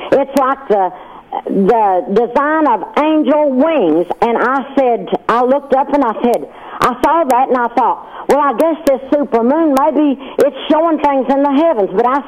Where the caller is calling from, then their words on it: Fayetteville, North Carolina, United States; I'm from Fayetteville, North Carolina.